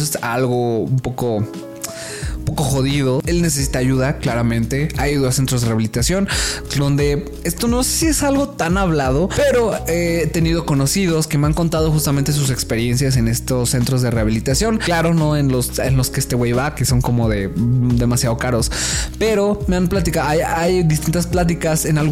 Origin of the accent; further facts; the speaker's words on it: State of Mexico, Mexico; Y a ver, yo soy del Estado de México, entre millones de personas.